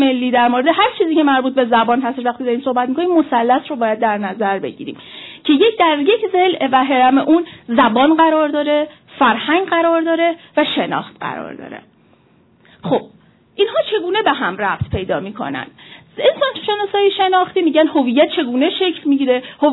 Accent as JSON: {"language": "Persian", "country": "Iran", "said": "نشون دادن اینکه تحوارهای مشترک ما چه چیزهایی هستن به عنوان یک ایرانی"}